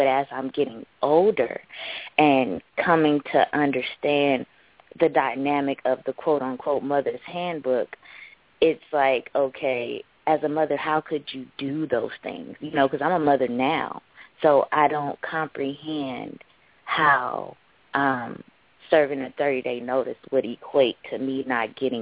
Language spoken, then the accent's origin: English; San Francisco, California, United States; now in Los Angeles, United States; we're originally from San Francisco and relocated to LA, my mom and I.